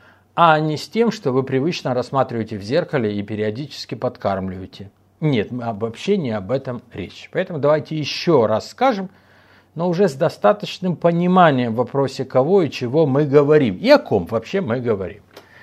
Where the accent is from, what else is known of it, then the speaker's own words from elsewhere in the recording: Odesa, Odesa Oblast, Ukraine; born there; Вообще, мои родители родились в Хмельницком. А я родился в Одессе.